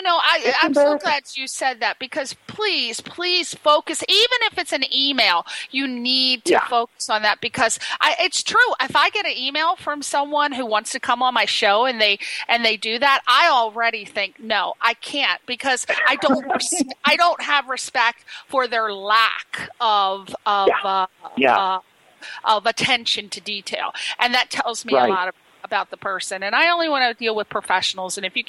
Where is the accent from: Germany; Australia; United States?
United States; East Coast; And it's so hard, especially in this town, because I'm from the East Coast. So I find that people are a little bit more real and down to earth